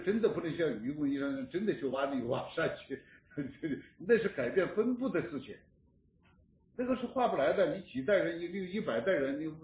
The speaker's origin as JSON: {"language": "Chinese", "region": "southern China", "country": "China", "tie": "born or raised there", "said": "我在南方长大，我在武汉上大学"}